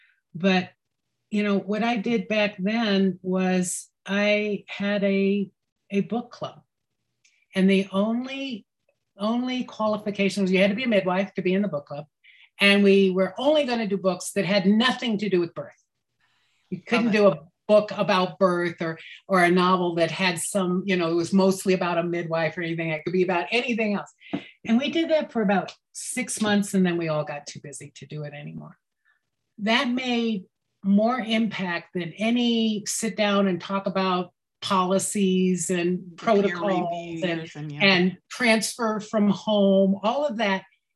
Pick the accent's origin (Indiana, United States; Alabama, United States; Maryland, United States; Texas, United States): Texas, United States; El Paso; also born or lived in New Mexico; I lived in Las Cruces and El Paso area I was born in New Mexico. I grew up in El Paso. I got married in 89.